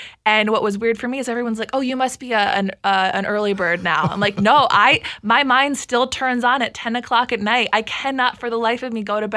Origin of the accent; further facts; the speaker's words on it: Wayzata, Minnesota, United States; I'm originally from Wayzata, Minnesota.